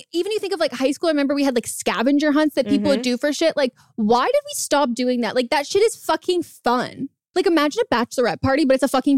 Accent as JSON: {"language": "English", "region": "California", "country": "United States", "tie": "born or raised there", "said": "So I grew up in California, NorCal, and the Gold Rush."}